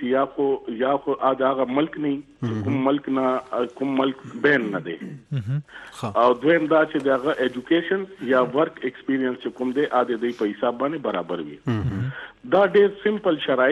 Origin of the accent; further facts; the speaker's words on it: Pakistan; also born or lived in Saudi Arabia; زه اوس پاکستانی یم خو چونکه زه پیدایش زما د سعودي دی